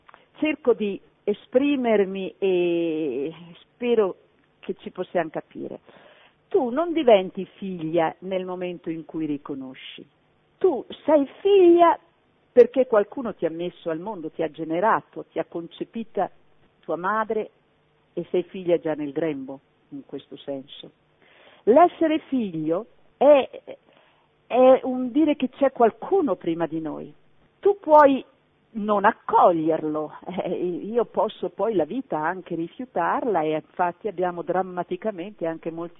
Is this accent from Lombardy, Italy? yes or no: no; Trentino-Alto Adige, Italy; io sono del Trentino, al Maso Rover dove sono nata, è proprio la patrona